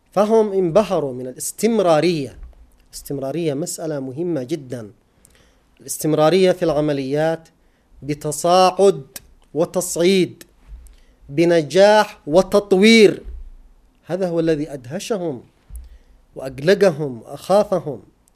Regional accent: Yemen; لأن حقيقة المعركة التي نخوضها كيمنيين هي معركة ضد العدو الإسرائيلي

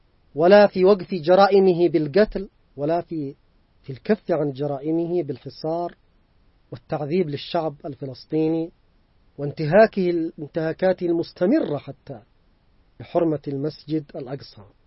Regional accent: Yemen; نحن كشعب يمني مسلم

